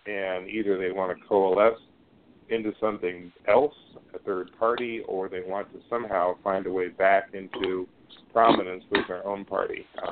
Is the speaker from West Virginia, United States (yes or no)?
no; Kansas, United States; And right off the bat, I'm like, okay, I'm from Kansas.